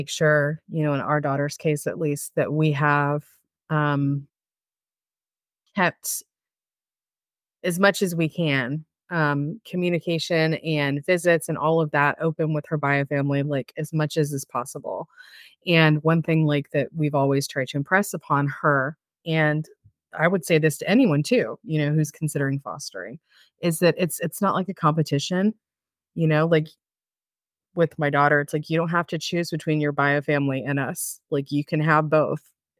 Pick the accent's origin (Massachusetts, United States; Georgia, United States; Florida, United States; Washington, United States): Florida, United States; we're originally from Florida